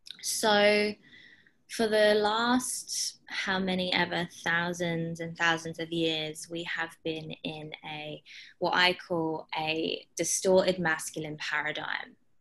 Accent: England, United Kingdom; Yeah, so I am an English woman. I'm 29.

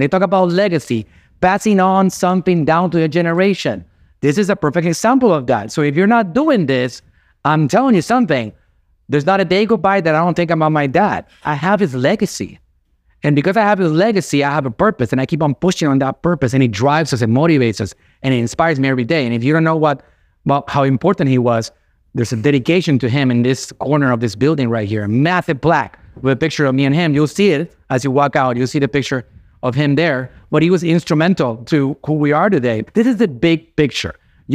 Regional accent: Puerto Rico; I'm from Puerto Rico. My wife is Mexican.

